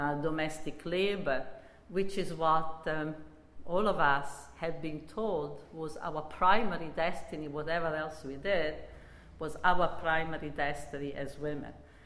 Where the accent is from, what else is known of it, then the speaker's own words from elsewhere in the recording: Italy; I come from Italy, and I believe that women of my generation in Italy also had something of a different experience